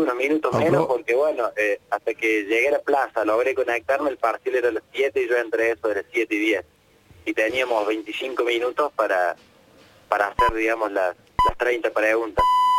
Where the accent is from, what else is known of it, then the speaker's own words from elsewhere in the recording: General Deheza, Córdoba, Argentina; Soy bombero de mi pueblo, de la ciudad de General Dehesa